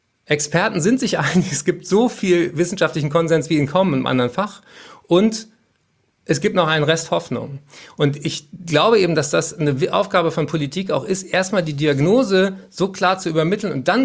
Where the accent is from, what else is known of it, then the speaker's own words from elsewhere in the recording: Berlin, Germany; ich bin ja Berliner